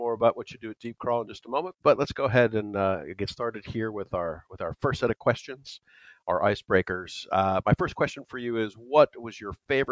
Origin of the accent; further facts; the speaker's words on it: Florida, United States; But I grew up in Florida, and there was always a bit of a goth culture there for some reason.